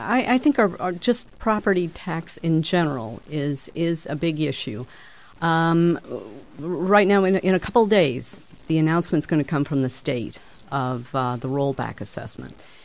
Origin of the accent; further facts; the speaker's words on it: Pleasant Valley, Iowa, United States; I'm a lifelong Scott County resident. I grew up in Pleasant Valley where my parents farmed onions and raised there.